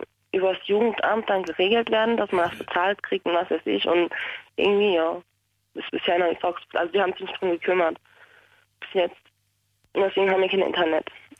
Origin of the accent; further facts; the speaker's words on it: Homburg, Saarland, Germany; Ich komme nicht aus Hamburg, ich komme aus Homburg.